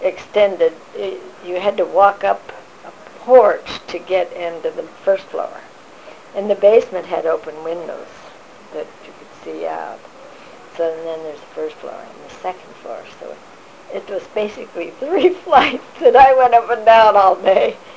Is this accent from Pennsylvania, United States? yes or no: no; California, United States; also born or lived in Ames / Chicago; and that is because I grew up in California, and to go to the mountains and go to the snow and learn to ski was so fun.